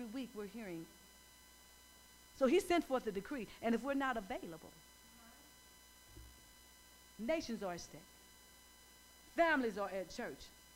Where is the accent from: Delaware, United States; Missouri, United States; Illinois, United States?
Illinois, United States; East St. Louis; I came from East St. Louis. I don't know if you guys know anything about East St. Louis. That's the real hood.